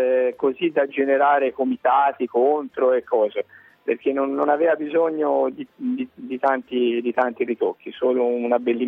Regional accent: Siena, Tuscany, Italy; dico siamo come senese.

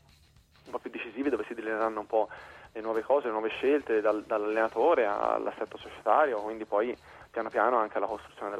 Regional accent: Florence, Tuscany, Italy; io sono di Firenze

